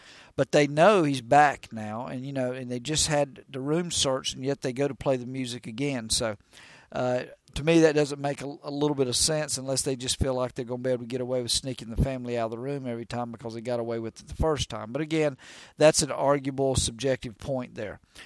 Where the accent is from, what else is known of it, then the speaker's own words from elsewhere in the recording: North Carolina, United States; I have family members in North Carolina. I grew up in North Carolina, as I've said many times in my podcast.